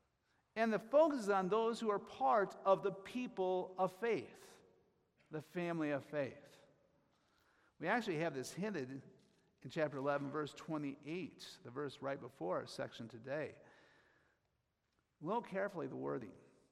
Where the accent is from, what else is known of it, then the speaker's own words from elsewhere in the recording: Iowa, United States; Growing up in Iowa, you know, I was part of a very conservative, you know, or a reserved culture